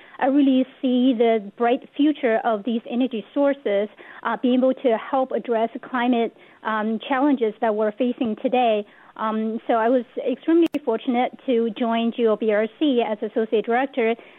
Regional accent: China; English is a second language; I grew up in China near the longest river in China, Yangtze River, which is also one of the largest and longest river in the world.

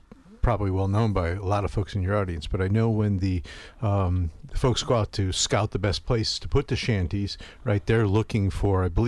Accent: Michigan, United States; moved away as an adult; 7 years ago when I moved here from Michigan, lower Michigan, I came across this book.

